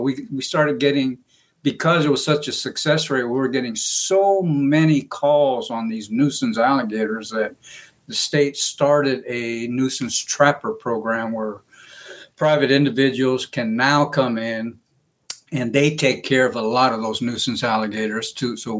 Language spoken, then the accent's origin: English; Guam; I'm originally from Guam